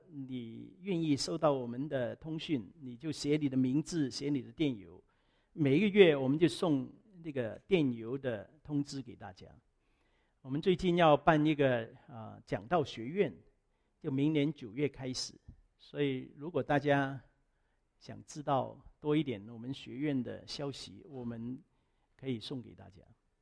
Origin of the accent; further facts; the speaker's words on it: China; 我们中国人呢比较看面子